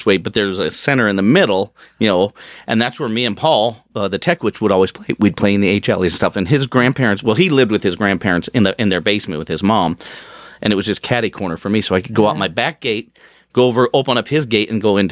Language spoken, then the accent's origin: English; Denver, Colorado, United States; Well, I grew up in North Denver in an old Victorian kind of type house and stuff, 2624 West 36th Avenue.